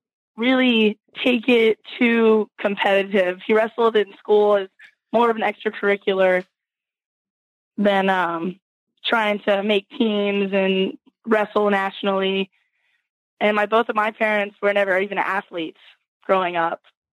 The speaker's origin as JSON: {"language": "English", "region": "Oklahoma", "country": "United States", "tie": "born or raised there", "said": "So I grew up in Oklahoma. I grew up wrestling on an all-men's wrestling team, and I started wrestling in fifth grade with a bunch of support."}